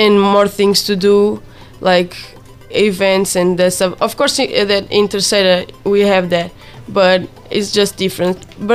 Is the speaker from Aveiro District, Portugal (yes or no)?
yes; Ovar, Aveiro District, Portugal; now in Azores, Portugal; I'm from Ovar. It's in the district of Aveiro, near Porto.